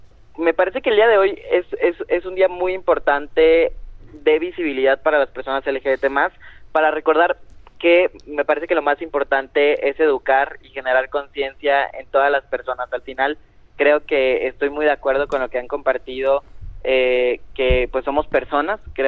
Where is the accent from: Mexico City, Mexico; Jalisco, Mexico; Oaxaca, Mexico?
Oaxaca, Mexico; Yo soy de Oaxaca, y cuando yo llegué aquí a la ciudad hace 3 años, era totalmente diferente.